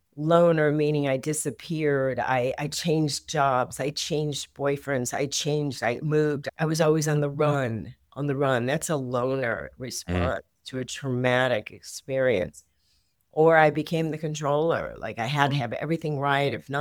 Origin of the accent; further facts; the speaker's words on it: Los Angeles, California, United States; I grew up in California, in Los Angeles, and as a child, on the outside, it would appear that I was very lucky